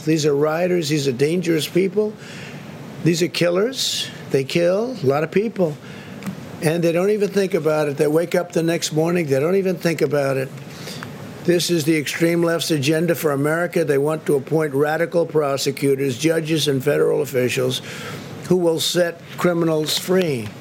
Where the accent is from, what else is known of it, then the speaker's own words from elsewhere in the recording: New York, United States; moved away; I love New York. I come from New York. And when I see, 4 years ago I left